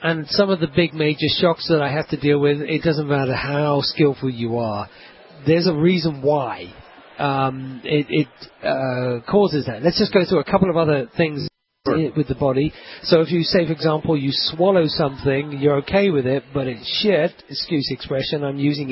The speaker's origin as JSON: {"language": "English", "region": "England", "country": "United Kingdom", "said": "I'm English."}